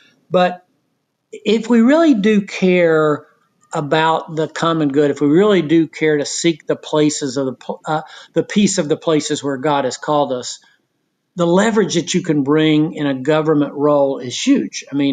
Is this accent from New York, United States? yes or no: no; Knoxville, Tennessee, United States; I'm from Knoxville, Tennessee.